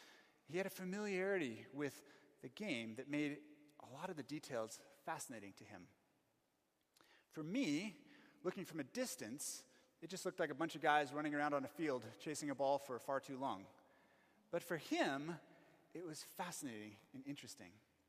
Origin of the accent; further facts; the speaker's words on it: United States; now in Johannesburg, South Africa; I went with some South African friends, and to me, as an American and not knowing anything about cricket, it didn't make a lot of sense.